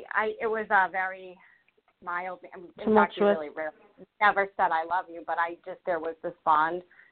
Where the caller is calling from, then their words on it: Rhode Island, United States; I'm calling in from Rhode Island.